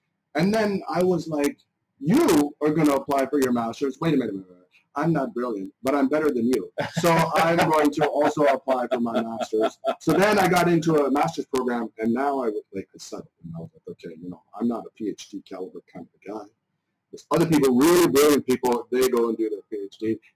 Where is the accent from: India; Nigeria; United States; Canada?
Canada; also born or lived in Pakistan; I was born in July 1981. I'm dating myself. And our family moved to Canada in December 1981. So I virtually have no memory of Pakistan. And in our household, we only spoke English.